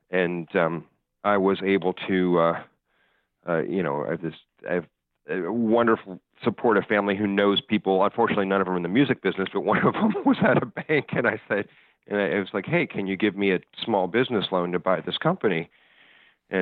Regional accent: Chicago, Illinois, United States; I grew up in Chicago, when I'd gotten out of high school, I tried to get an internship, a summer internship at any of the recording studios there.

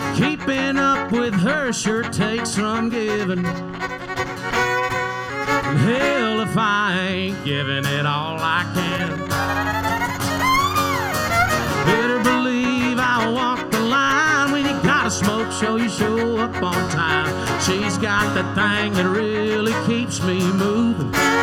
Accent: Leesburg, Georgia, United States; I'm from Leesburg, Georgia.

